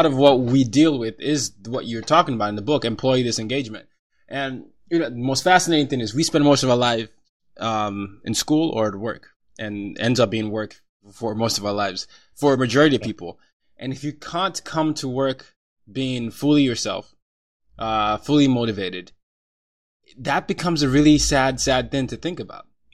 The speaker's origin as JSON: {"language": "English", "country": "Nigeria", "said": "I'm Nigerian. I initially grew up."}